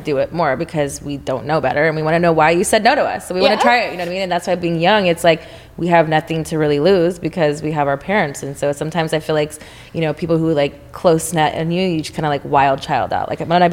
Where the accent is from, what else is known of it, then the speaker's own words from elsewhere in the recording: Texas, United States; I'm from Texas where there's not any